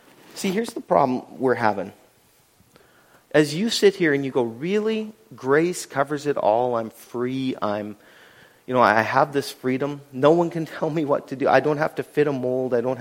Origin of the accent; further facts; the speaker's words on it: Canada; a little compromise is usually our first inclination because we're Canadian. We get along with everybody.